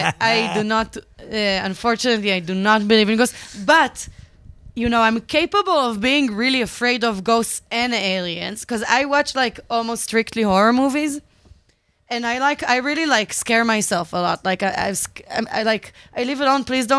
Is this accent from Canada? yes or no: no; Israel; English is a second language; now in United States; I'm from Israel. That's not my real accent